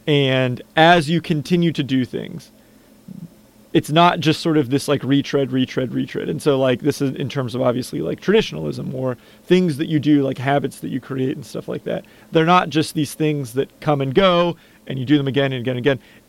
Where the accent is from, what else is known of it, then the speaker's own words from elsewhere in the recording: Upper St. Clair, Pennsylvania, United States; This is in Upper St. Clair, Pennsylvania, near Pittsburgh, my hometown.